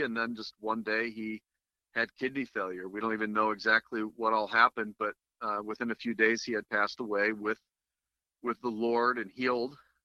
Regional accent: Miami, Florida, United States; born there; You might not know this, but I was born in Miami.

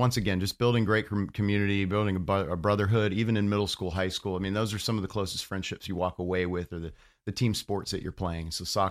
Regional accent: Fort Myers, Florida, United States; also born or lived in Englewood; I grew up in Fort Myers, down on the coast, just a small city called Englewood.

